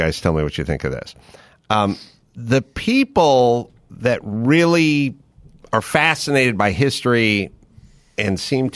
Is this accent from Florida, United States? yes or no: no; North Hollywood, California, United States; And I remember I grew up in North Hollywood